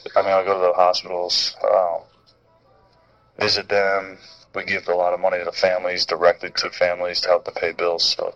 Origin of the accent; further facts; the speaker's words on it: Florida, United States; I mean, I grew up in Florida.